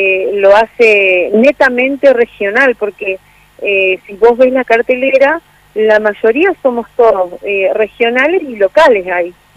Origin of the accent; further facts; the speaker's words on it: Puerto Viejo, Entre Ríos, Argentina; born there; Yo nací en el río, nací en el Puerto Viejo, nací entre las barrancas